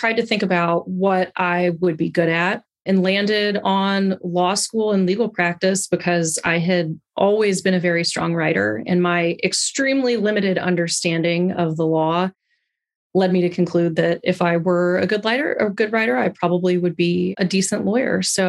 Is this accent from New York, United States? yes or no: no; Dallas, Texas, United States; I grew up in the Dallas area. I went to University of Texas for undergrad and then WashU in St. Louis for law school.